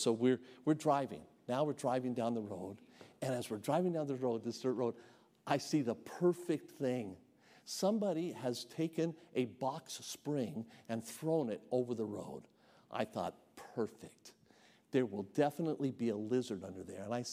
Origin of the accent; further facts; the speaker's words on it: Nevada, United States; I grew up here in Nevada. I was out in the desert all the time as a kid.